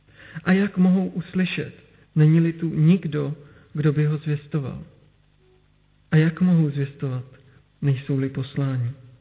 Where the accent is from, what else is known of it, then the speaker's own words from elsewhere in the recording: Moravia, Czechia; now in Kolín, Czechia; My oba dva pocházíme z Moravy, já od Beskyd a manželka z Moravské Brány, a to je mezi kopci.